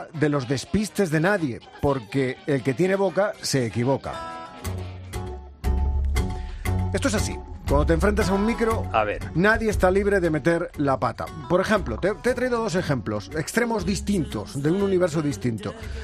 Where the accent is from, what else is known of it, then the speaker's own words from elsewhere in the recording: Spain; soy español de pura cepa.